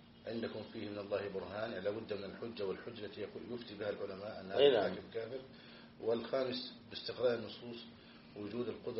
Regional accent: Egypt; إذا كنت موكلا من قبل ولاة الأمور عندنا في مصر

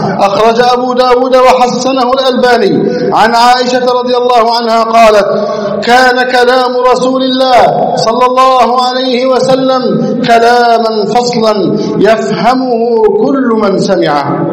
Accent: Egypt; اللهم احفظ بلدنا مصر واجعلها أمنا أمانا، سخاء رخاء

